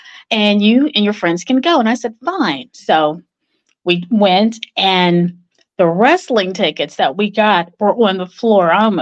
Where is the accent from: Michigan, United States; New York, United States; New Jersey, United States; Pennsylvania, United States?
Pennsylvania, United States; Pittsburgh; Well, I am from Pittsburgh, Pennsylvania. I have three older brothers. My mom is still living, and I take care of her, and my dad is deceased. So I am a Pittsburgher for life